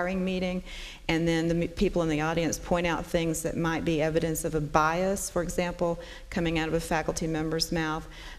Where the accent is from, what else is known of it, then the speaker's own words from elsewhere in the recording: the South, United States; accent: Southern; if y'all can't tell from my accent, I'm from the South, and we're not supposed to say words like that.